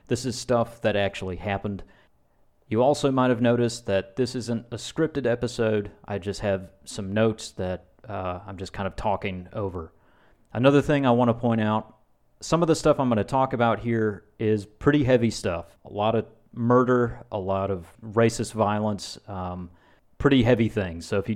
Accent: Alabama, United States; I grew up in Alabama.

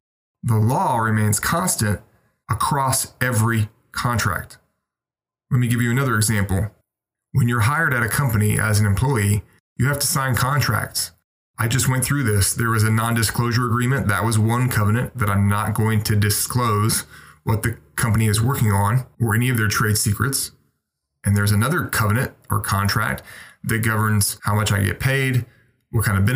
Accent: United States; born there; Personally, I was born in the United States, born under the laws of the United States.

